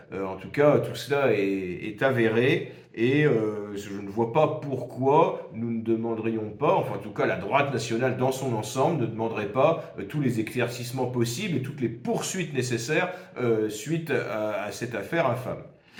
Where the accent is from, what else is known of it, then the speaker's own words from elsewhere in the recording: France; moi je suis français